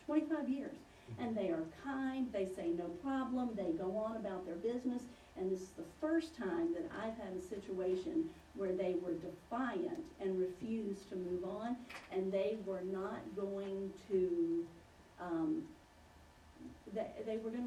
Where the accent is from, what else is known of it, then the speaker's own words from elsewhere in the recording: Amherst, United States; In my youth, I grew up in Amherst.